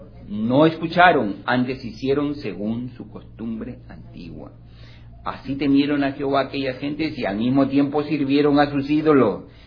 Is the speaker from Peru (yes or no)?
yes; Peru; yo soy del Perú y puedo hablar del Perú.